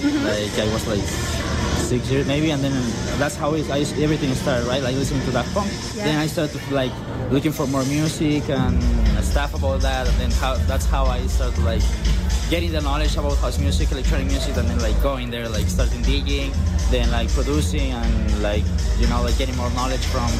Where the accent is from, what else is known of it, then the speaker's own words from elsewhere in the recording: Mexico; I'm from Mexico.